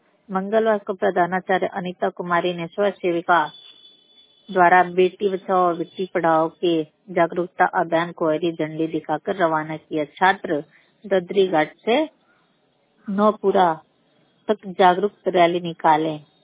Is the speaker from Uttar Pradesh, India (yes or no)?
yes; Marda, Uttar Pradesh, India; ग्राम post मर्दा जिला गाजीपुर की रहने वाली हूँ।